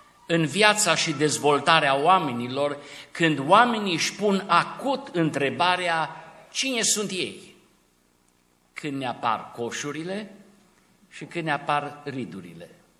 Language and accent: Romanian; Romania; born there; Eu sunt fiul lui Aurel și Maria, sunt român pentru că m-am născut în România, sunt arădean pentru că stau în Arad, sunt pastor la Biserica Pârneava din Arad